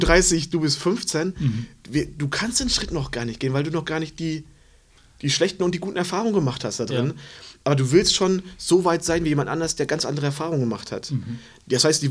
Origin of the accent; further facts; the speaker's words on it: North Rhine-Westphalia, Germany; now in Ansbach, Germany; Sauerland, wo ich herkomme